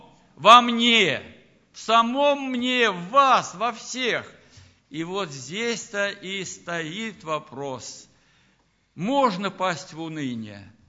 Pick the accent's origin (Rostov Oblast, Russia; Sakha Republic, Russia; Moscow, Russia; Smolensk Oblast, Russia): Moscow, Russia; Мы, москвичи, скромные, невзрачные, может быть.